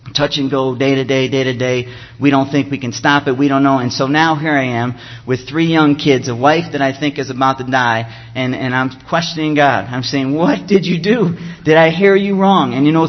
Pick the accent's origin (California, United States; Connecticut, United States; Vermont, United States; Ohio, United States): Ohio, United States; now in Florida, United States; back home, everybody was calling us because we moved from Ohio to Florida, and everybody from Ohio was calling us saying, you guys are crazy